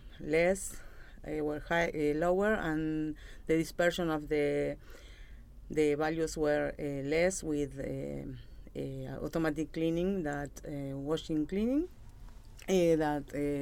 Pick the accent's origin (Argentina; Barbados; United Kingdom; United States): Argentina; I am from Argentina.